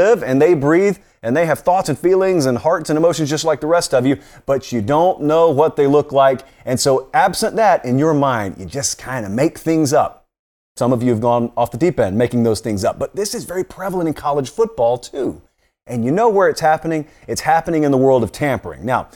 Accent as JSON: {"language": "English", "region": "Georgia", "country": "United States", "tie": "born or raised there", "said": "because I grew up in Georgia."}